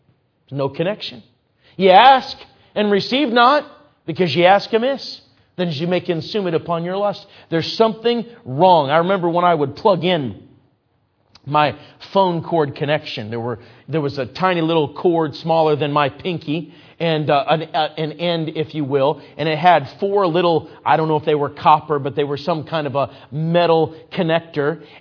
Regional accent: Minnesota, United States; You know, I grew up in Minnesota, and so sometimes folks need a little help on when to say amen in Minnesota.

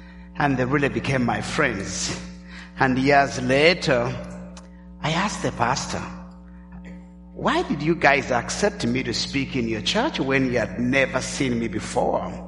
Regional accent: Rwanda; also born or lived in Uganda; In 1994, all the years of strife in my home country of Rwanda resulted into a genocide

